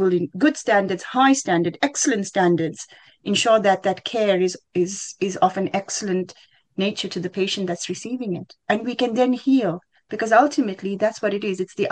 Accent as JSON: {"language": "English", "country": "South Africa", "tie": "born or raised there", "said": "so I grew up in South Africa, and coming from a very culturally diverse country"}